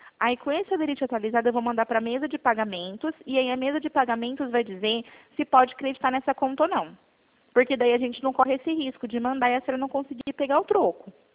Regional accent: Presidente Prudente, São Paulo, Brazil; also born or lived in Cerqueira César / Avaré; Eu nasci em Cerqueira César e morei em Avaré desde que eu nasci até os meus 7 anos. Aí os meus pais se separaram, a família da minha mãe era toda daqui de Presidente Prudente. E aí a gente veio pra cá, pra Prudente

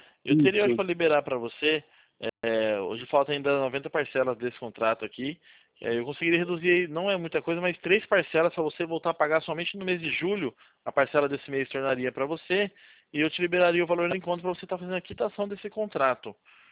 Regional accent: São Paulo, Brazil; Eu sou da região aqui de Campinas, de Jundiaí aqui.

